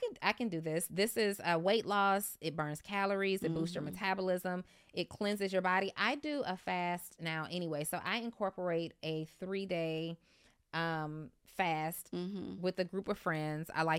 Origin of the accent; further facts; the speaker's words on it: College Park, Georgia, United States; also born or lived in New Orleans; Originally from New Orleans, but I grew up in College Park.